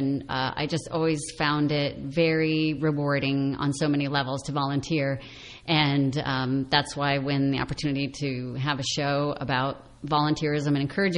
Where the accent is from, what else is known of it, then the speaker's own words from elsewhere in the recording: Iowa, United States; So I grew up in the Midwest in Iowa, and volunteering was a part of our family from the get-go